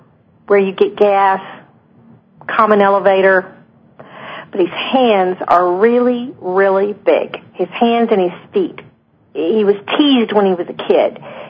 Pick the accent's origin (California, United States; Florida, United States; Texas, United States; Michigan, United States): Texas, United States; The bluebonnets in Texas, and I'm from Central Texas, the bluebonnets in Texas usually bloom around Easter